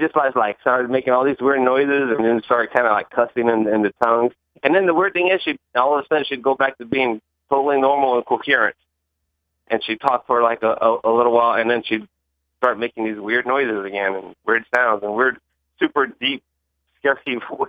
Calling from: San Antonio, Texas, United States; in San Antonio.

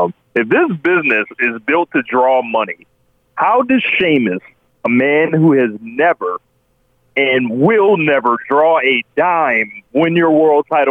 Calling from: Tampa Bay, Florida, United States; from Tampa Bay.

